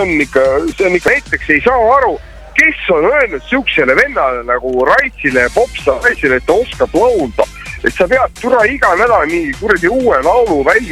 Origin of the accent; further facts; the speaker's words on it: Põlva County, Estonia; Põlvamaalt, ma olen Põlvamaalt